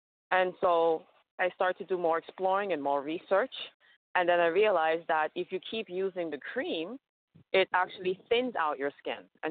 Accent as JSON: {"language": "English", "country": "Trinidad & Tobago", "said": "I'm from Trinidad and Tobago, and her legs were amputated."}